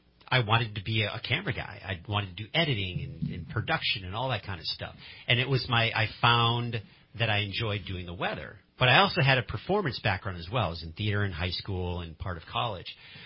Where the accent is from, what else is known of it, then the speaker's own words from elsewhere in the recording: Milwaukee, Wisconsin, United States; born there; now in Reading, United States; I was born in Milwaukee, Wisconsin, eh?